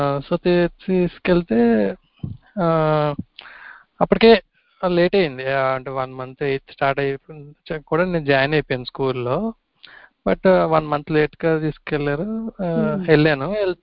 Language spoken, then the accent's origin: Telugu; Andhra Pradesh, India; అసలు మాది ఈస్ట్ గోదావరి అండి